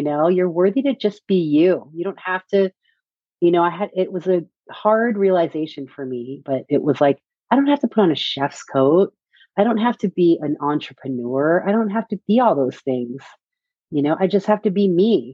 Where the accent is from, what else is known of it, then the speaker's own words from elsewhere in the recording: Philippines; You know, I'm Filipino. My grandmother's Filipino Hawaiian.